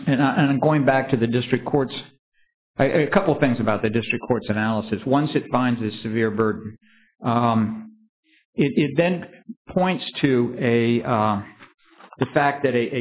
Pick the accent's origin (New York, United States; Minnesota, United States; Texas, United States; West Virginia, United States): West Virginia, United States; I'm from West Virginia, and our line is at 1%, which is still one of the highest in the country.